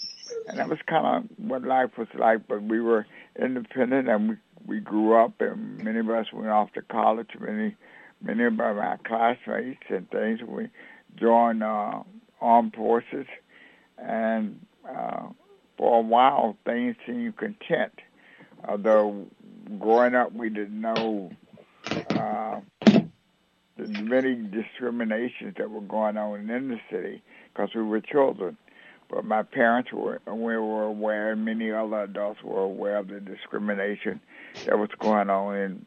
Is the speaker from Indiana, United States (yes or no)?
no; Bogalusa, Louisiana, United States; Bogalusa was really kind of a unique place to grow up, kind of different from most southern towns, because Bogalusa was had a factory in it, and so it was not a town that depended on agriculture, tobacco